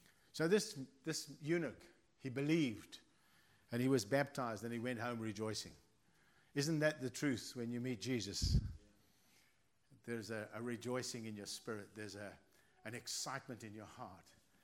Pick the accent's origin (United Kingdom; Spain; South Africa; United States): South Africa; I come here from South Africa where we get excited and people jump around and jump over the chairs and do all strange things.